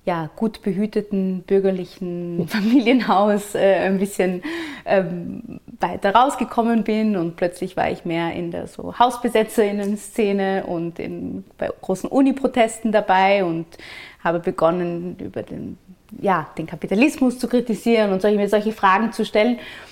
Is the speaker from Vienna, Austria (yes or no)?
yes; Vienna, Austria; Also ich bin säkulär jüdisch aufgewachsen in Wien